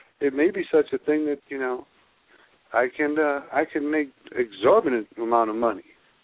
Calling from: Wisconsin, United States; You know, we're calling from Wisconsin, and it's hard to fathom a blackout when you've been a Packer fan

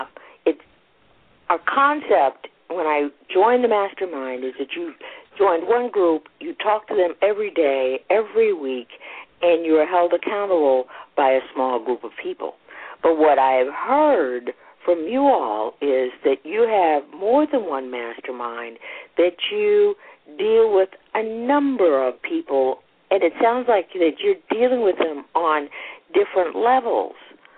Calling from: Illinois, United States; I'm listening from Illinois, and it's very interesting.

